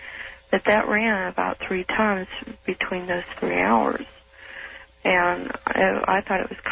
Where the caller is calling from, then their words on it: Reno, Nevada, United States; I'm calling from Reno.